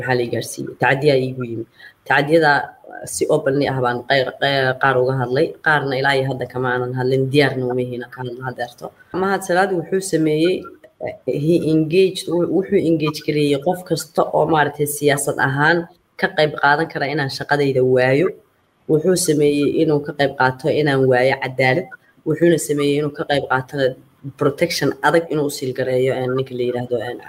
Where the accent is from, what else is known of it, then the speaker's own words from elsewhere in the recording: Geneva, Switzerland; waxaan ahay gabar Soomaaliyeed waxaan ahay hooyo waxaan ahay dhalinyaradii dibadda ku soo kortay waxaan ku soo koray magaalada Geneva